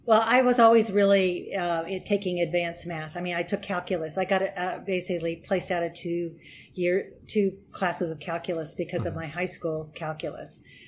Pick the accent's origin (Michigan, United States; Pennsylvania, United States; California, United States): Pennsylvania, United States; Avoca; went to first grade in Avoca, and that was our kind of our base for, so Pennsylvania was sort of my home state, and that's why I went to Penn State.